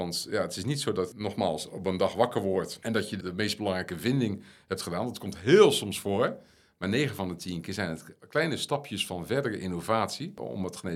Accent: Netherlands; ik ben Nederlander, dus ik ben bevoordeeld, maar ik hou van Nederland.

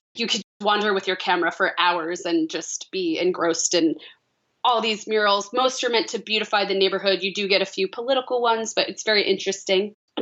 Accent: Farmingville, New York, United States; Farmingville, a place that Sure. Absolutely nobody knows.

